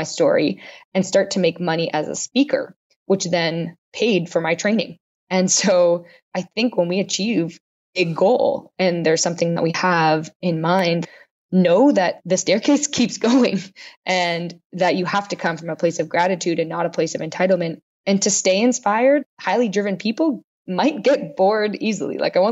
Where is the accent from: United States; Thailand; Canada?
Canada; I won a silver medal for Canada because I'm Canadian.